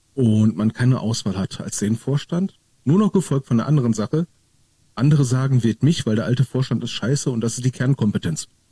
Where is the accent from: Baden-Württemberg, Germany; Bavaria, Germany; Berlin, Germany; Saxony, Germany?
Berlin, Germany; es ist schon schlimm, wenn ich als Berliner sage, das Meckern geht mir auf den Sack.